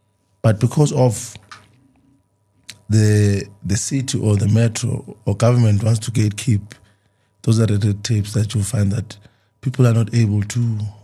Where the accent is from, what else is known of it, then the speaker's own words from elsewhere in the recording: Tembisa, Gauteng, South Africa; Okay, I'm from Etembisa, and at some point I was one of the people who complained a lot about government.